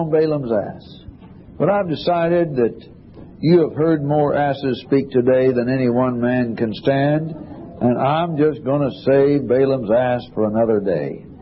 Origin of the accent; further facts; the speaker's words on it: United States; born there; It's always made me very glad that I was born in the United States, because the United States is a unique country.